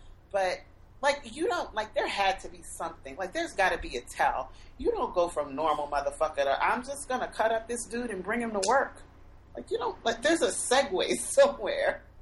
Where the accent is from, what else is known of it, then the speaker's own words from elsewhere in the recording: New Orleans, Louisiana, United States; now in Pittsburgh, United States; So we're going on 10 years that I have been gone, just kind of watching my hometown from afar. And there's so many stories about people who moved back and rebuilding New Orleans